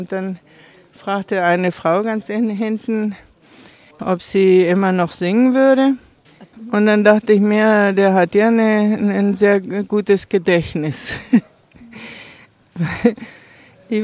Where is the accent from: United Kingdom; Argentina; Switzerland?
Argentina; ich bin in Argentinien aufgewachsen und ich wollte Argentinier kennenlernen.